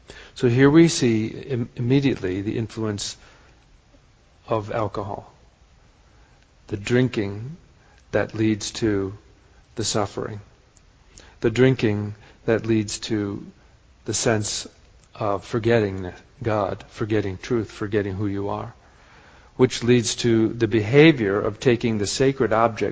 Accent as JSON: {"language": "English", "region": "Wisconsin", "country": "United States", "tie": "born or raised there", "said": "I grew up in Wisconsin."}